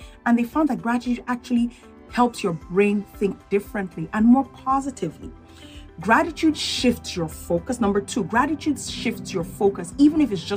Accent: Nigeria; I don't know if you know, I am Nigerian. I grew up in Nigeria, and a lot of Nigerians during that time go to boarding school for high school.

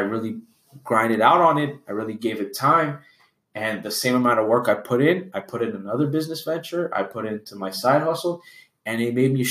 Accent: Canada; And the reason why I say we say USD is we're Canadian and that conversion hurts.

